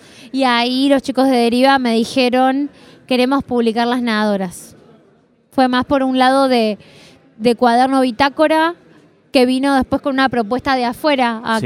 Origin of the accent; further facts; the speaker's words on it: Buenos Aires, Argentina; yo soy una porteña muy rara porque no grito y duermo la siesta.